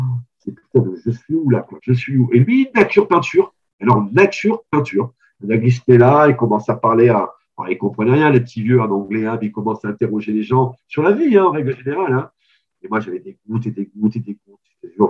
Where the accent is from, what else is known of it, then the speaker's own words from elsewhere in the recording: Marseille, Provence-Alpes-Côte d'Azur, France; ici, chez moi à Marseille